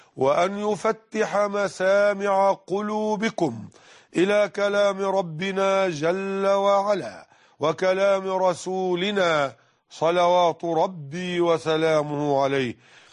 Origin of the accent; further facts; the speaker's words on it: Mit Hadid, Dakahlia, Egypt; في بيتي بقريتنا ميت حديد منية النصر دق أهلية مصر